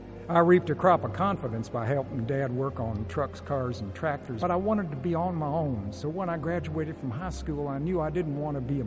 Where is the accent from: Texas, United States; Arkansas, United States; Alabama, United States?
Alabama, United States; I was born and raised in Alabama.